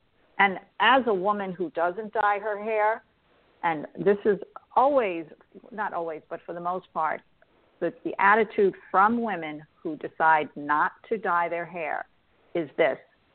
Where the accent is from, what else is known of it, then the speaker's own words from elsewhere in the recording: New York City, New York, United States; moved away as an adult; I grew up in New York City. I was there my entire life.